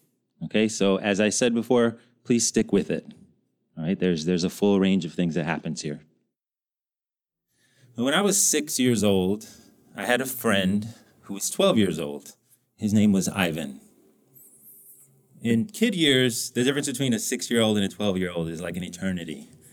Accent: New Mexico, United States; born or raised there

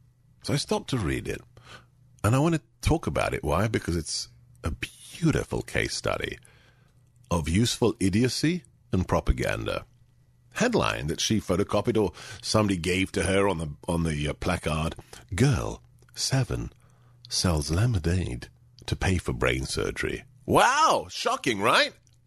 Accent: United States; Because I was so incensed by the story, thinking, yeah, I'm an American, this is wrong.

